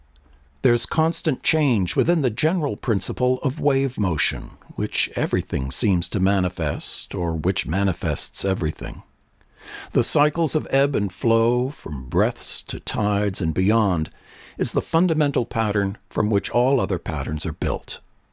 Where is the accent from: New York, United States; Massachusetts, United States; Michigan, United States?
Massachusetts, United States; I grew up in Massachusetts, where the seasons bring obvious changes.